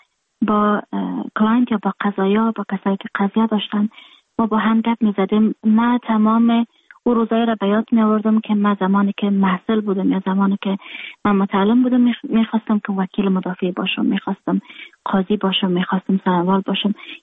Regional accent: Afghanistan

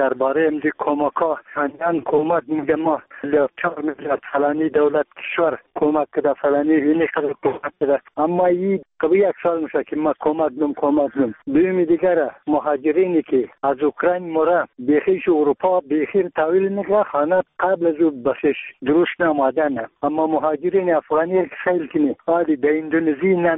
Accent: Bamyan, Afghanistan; ما یک تن از بامیانیم.

